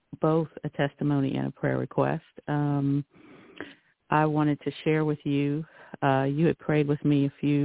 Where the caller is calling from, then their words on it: North Carolina, United States; calling from North Carolina.